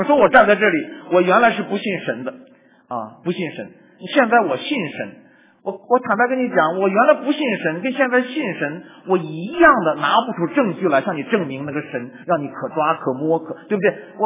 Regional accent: Hebei, China; moved away as an adult; also born or lived in Beijing; 你看我生在北京，然后七岁的时候回河北乡下，到18岁又当兵回到北京回到北京。

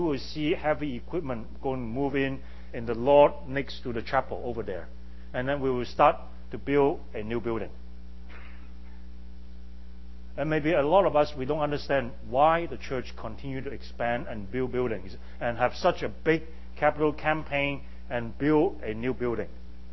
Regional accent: Hong Kong; English is a second language; I grew up in Hong Kong.

